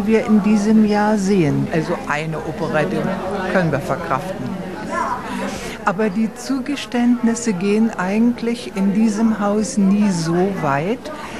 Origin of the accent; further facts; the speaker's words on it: Brandenburg, Germany; Wir sind nicht aus Mecklenburg-Vorpommern, wir kommen aus Brandenburg.